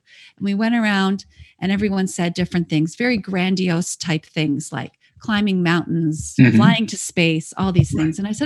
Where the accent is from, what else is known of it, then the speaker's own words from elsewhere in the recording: Canada; I was very grateful for the life that I have and how I was raised in Canada.